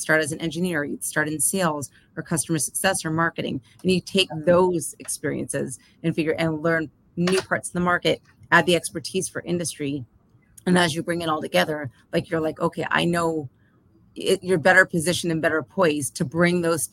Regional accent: Brooklyn, New York, United States; and I'm from Brooklyn

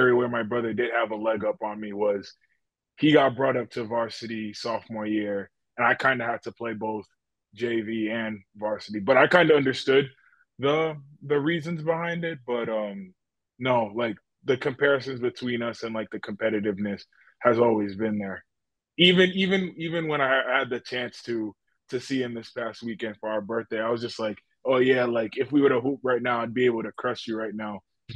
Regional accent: Rhode Island, United States; Oh, yeah, that competition was always there.

